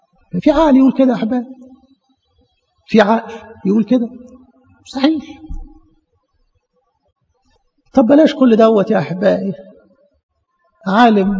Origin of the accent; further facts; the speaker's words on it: Egypt; في الأقصر عندنا في مصر